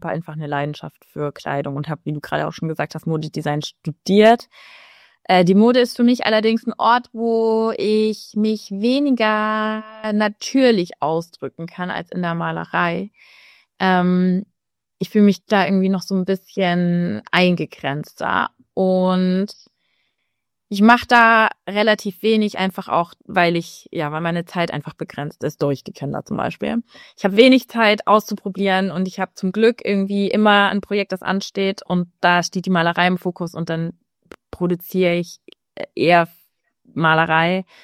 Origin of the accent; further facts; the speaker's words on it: Germany; wie ich so aufgewachsen bin in Deutschland